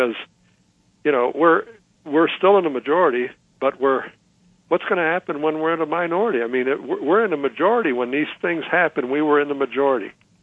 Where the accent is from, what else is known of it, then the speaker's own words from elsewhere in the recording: Cleveland, Ohio, United States; But I grew up in the North, in the Cleveland area. I went through busing. I went through race riots at my school.